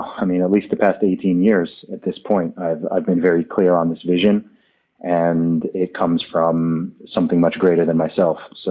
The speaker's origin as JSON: {"language": "English", "country": "Saudi Arabia", "tie": "born or raised there", "said": "You know, if I say I grew up in Saudi Arabia"}